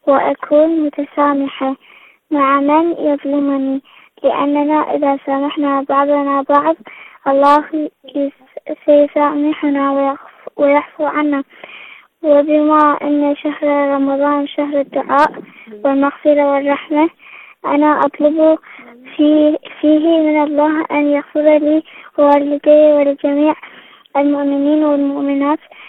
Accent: Iraq; من العراق.

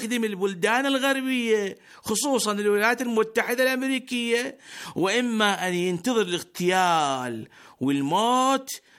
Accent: Iraq; ترى بلدنا العراق اليوم متورط بهيش مرحلة انتقالية

